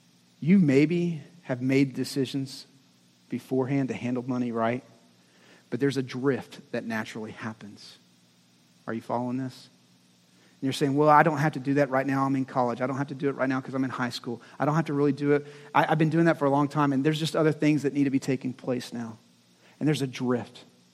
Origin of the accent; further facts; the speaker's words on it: Texas, United States; So it's like this. I'm from West Texas. And we used to dare people.